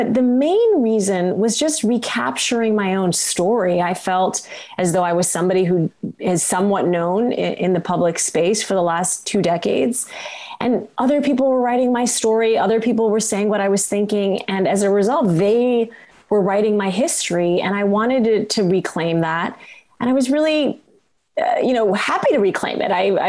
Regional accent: Kalamazoo, Michigan, United States; born there; I was born in Kalamazoo, Michigan. That's a long story, but they did end up in Kalamazoo. They were both academics. And we ended up in Kalamazoo, Michigan.

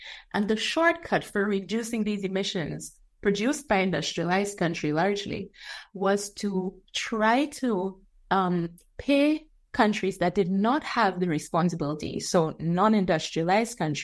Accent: Guyana; my childhood in Guyana. So I'm from Guyana

